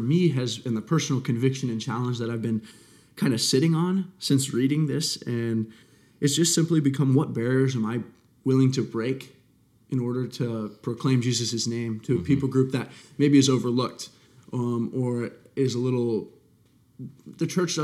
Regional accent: Ohio, United States; So I hail from Ohio. I am an exercise science major here at Wingate.

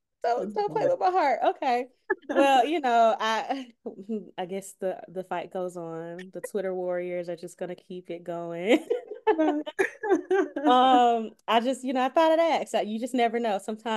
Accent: Stone Mountain, Georgia, United States; I am from Stone Mountain, Georgia, and there are a lot of really good Jamaican restaurants.

